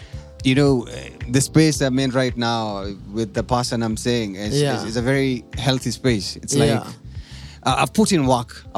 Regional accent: Gilgil, Nakuru County, Kenya; So I grew up in Nakuru County, born and raised in a small town outside Nakuru called Gilgil.

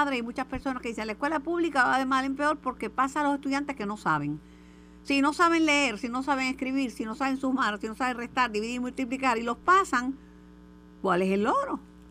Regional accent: Mayagüez, Puerto Rico; Siempre Mayagüez, tengo que salir por mi pueblo

